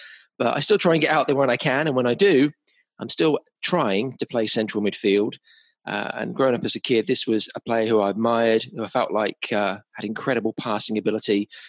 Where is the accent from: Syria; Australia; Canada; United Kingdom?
United Kingdom; Oxford, South East England; I'm from Oxford originally.